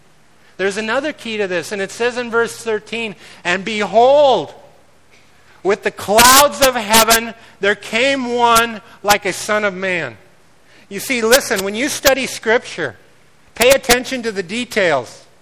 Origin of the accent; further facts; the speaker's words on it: Pacific Northwest, United States; You betcha. I'm from the Northwest. You betcha.